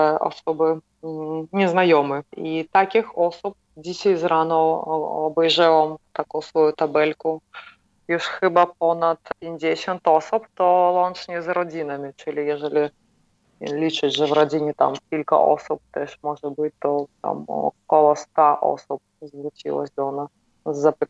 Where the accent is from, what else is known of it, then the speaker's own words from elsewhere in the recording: Belarus; Polish is a second language; now in Poland; Jestem z Białorusi. Mieszkam tu już ponad 5 lat